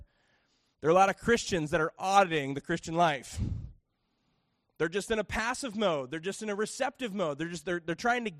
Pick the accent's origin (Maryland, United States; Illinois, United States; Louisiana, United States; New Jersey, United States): Illinois, United States; Chicago; because I was from Chicago, and so I lived in the, we now lived in the small community